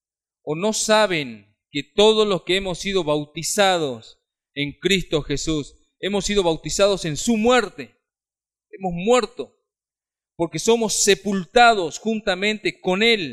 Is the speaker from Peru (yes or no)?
no; Argentina; Nosotros somos argentinos por una cuestión de nacimiento.